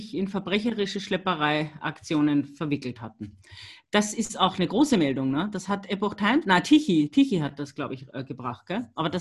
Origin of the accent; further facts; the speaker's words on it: Austria; Bei uns in Österreich waren auch ganz viele so Mini-Erdbeben